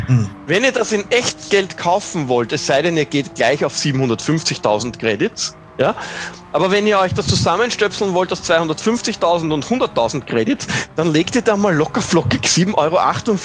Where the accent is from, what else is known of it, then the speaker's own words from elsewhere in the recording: Austria; ich als Österreicher